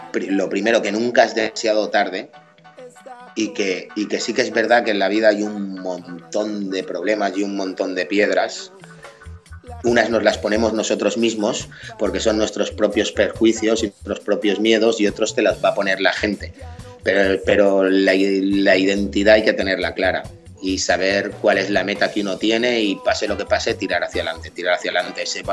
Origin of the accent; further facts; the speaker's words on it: Spain; yo soy español y considero que el ser castellano parlante y negro en España